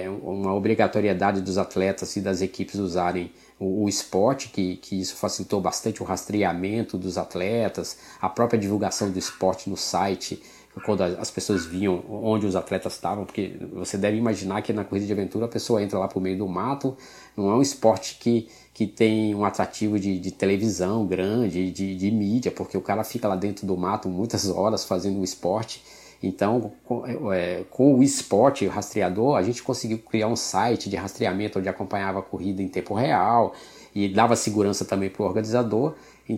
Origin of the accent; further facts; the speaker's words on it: Northeast Region, Brazil; Eu, como sou aqui do Nordeste, sempre corri aqui no Nordeste